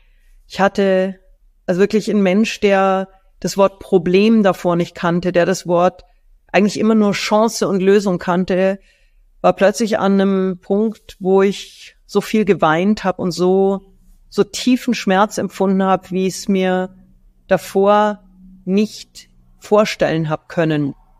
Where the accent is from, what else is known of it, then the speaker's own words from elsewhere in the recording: Munich, Bavaria, Germany; Ist schon fast peinlich als Münchner Kindl.